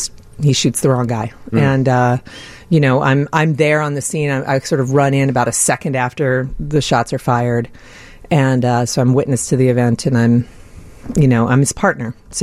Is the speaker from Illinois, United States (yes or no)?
yes; Chicago, Illinois, United States; Yeah, I was raised here in Chicago.